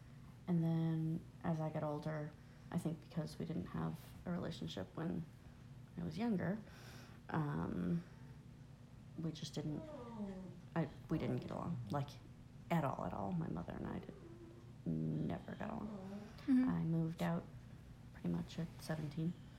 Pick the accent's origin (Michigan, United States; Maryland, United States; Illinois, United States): Illinois, United States; Chicago; I grew up in Chicago. What was it like? Well, I guess I didn't grow up always in Chicago. Until I was six, we were in the suburbs.